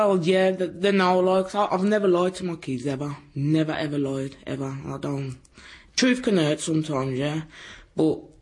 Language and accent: English; Walsall, West Midlands, United Kingdom; Me, I'm from Walsall in the Midlands.